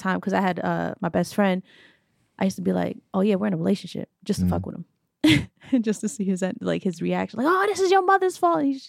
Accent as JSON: {"language": "English", "region": "New York", "country": "United States", "tie": "born or raised there", "said": "growing up in New York, you know Jewish people, you know Muslims, you know, like, you're around so many different people."}